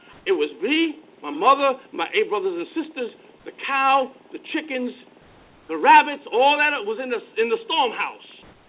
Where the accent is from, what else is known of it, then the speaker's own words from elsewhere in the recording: Puerto Rico; when I was growing up in Puerto Rico, I saw many tropical storms and hurricanes.